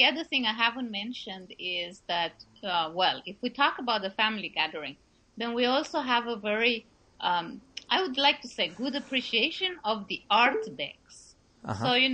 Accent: Romania; now in Denmark; although I've been living in Denmark for 25 years, I come originally from Romania.

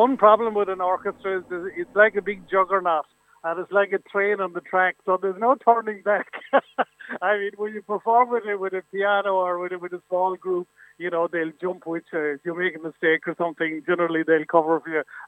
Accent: Ballinspittle, County Cork, Ireland; we're all country boys at heart. I came from Ballinspittle down there beyond Kinsale

